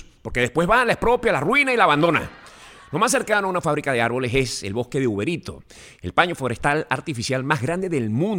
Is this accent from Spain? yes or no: no; Venezuela; born there; Con lo que nos cuesta conseguirlo a los que nacimos en Venezuela.